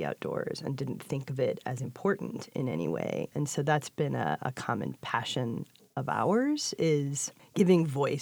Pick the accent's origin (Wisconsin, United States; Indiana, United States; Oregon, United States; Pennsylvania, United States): Oregon, United States; I grew up in Oregon in the 70s, which I think was even like a further layering of environmentalism and awareness and caring about trees and environment. And then when I moved to New York